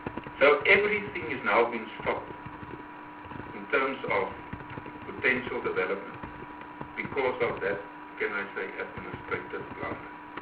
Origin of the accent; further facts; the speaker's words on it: Northern Cape, South Africa; I'm from the Northern Cape. The biggest river runs through the Northern Cape.